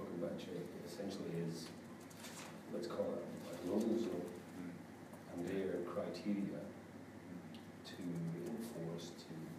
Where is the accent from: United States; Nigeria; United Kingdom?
United Kingdom; Scotland; moved away as an adult; now in New Zealand; as a Scotsman that's arrived in New Zealand